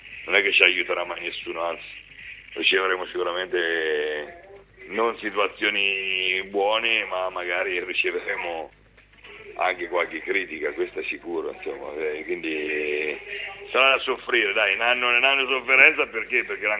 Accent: Perugia, Umbria, Italy; io sono di Perugia e quindi ti ho detto che sono riconoscente

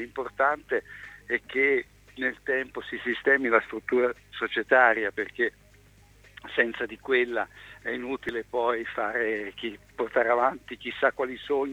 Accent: Ancona, Marche, Italy; io sono di Ancona.

